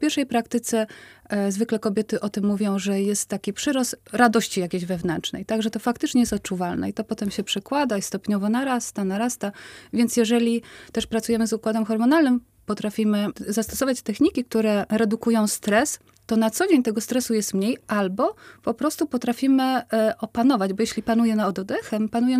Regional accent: Łódź, Łódź Voivodeship, Poland; ja po prostu mogłam spokojnie w nich jako łodzianka wziąć udział.

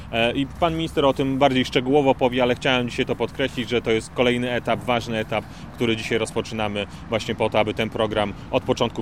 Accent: Słupsk, Pomeranian Voivodeship, Poland; now in Łódź, Poland; takich, na którym sam się wychowałem, bo akurat w Słupsku mieszkałem właśnie dokładnie na takim osiedlu

